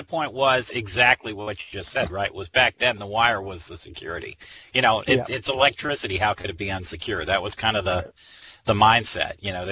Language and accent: English; Fort Lauderdale, Florida, United States; I was the guy that ran it, and I'm from Fort Lauderdale. I was a big Miami Dolphin fan